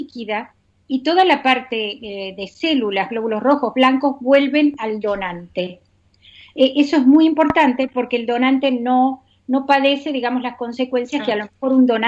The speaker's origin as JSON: {"language": "Spanish", "country": "Argentina", "lives_now": "Houston, United States", "said": "Yo soy científica argentina, para anticipárselos un poquito, porque hay gente que no me conoce, pero yo trabajé 25 años en Argentina para CONICET y en el Instituto Leluar."}